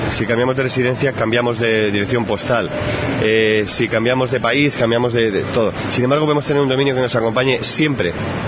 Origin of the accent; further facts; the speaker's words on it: Bilbao, Basque Country, Spain; Era una bilbainada porque yo soy de Bilbao también.